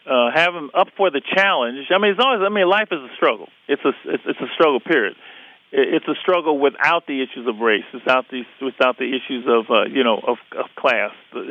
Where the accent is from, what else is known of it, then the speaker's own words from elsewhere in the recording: Los Angeles, California, United States; I grew up in Los Angeles. You know, I saw Los Angeles go up in an insurrection and as a young man in 1965, and saw it again in 1992 with Rodney King.